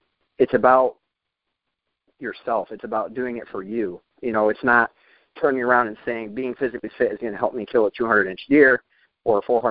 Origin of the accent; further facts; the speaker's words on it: New York, United States; And I'll tell them I'm from New York